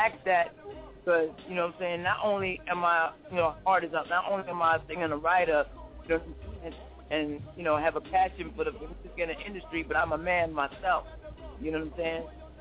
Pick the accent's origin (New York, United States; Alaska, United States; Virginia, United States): New York, United States; Brooklyn; I'm from Brooklyn, New York, Crown Heights.